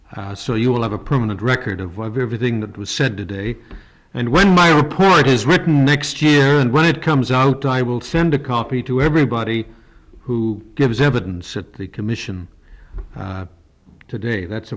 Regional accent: Canada; I am from Canada, and I spent about 20 years in Canada studying land claims

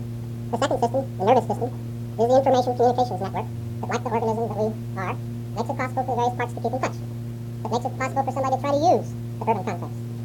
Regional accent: Louisville, Kentucky, United States; When I was a boy, growing up in Louisville, Kentucky

